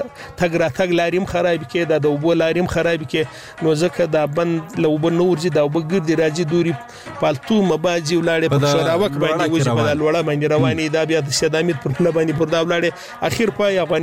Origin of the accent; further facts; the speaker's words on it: Pishin, Balochistan, Pakistan; دا موږ ضلع پښین تحصیل پښین سره تعلق لرو او دا زموږ کلی د پښین څخه د شمال و سیم ته پر 10 کیلومتره باندې یونین کونسل یا سینځي سیدان ورته وایي.